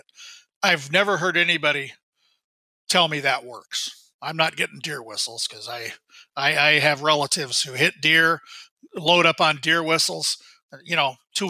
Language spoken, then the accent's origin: English; Iowa, United States; And I grew up in Iowa where there's a lot of deer.